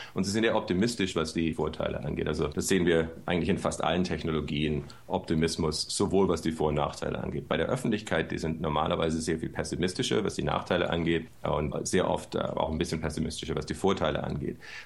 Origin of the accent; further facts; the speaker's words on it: Stuttgart, Baden-Württemberg, Germany; Ich komme aus Stuttgart, also Süddeutschland ist ja auch eher religiös im Vergleich zu anderen Bundesländern